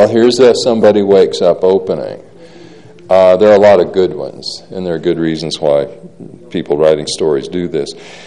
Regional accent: Salina, Utah, United States; my hometown of Salina is a very sober town and we're very normal in Salina.

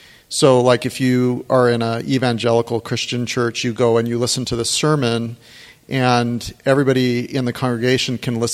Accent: Phoenix, Arizona, United States; So my parents joined the church when I was three, and I grew up in the Phoenix area of Arizona.

